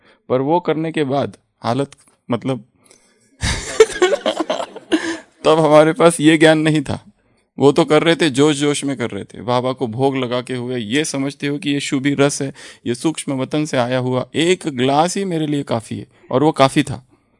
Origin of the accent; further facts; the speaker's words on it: Odisha, India; मैं उड़ीसा से हूँ, मैं एक हाउस वाइफ हूँ